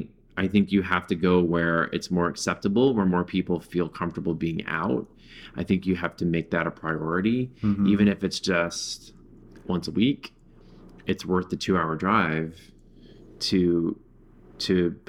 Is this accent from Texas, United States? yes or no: yes; Orange, Texas, United States; growing up in Orange, Texas, a conservative town, there's so many closeted people.